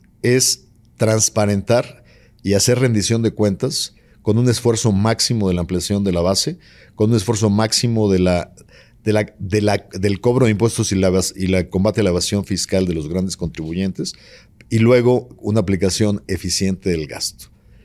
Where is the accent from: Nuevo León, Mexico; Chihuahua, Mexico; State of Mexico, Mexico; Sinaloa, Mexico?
Nuevo León, Mexico; Yo soy de Nuevo León, ya te imaginarás que hasta en el gobierno los tenemos a los factureros, ¿no?